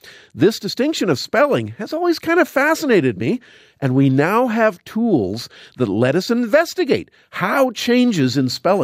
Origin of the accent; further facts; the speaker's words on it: Canada; Personally, as a Canadian, I would spell it with a Z.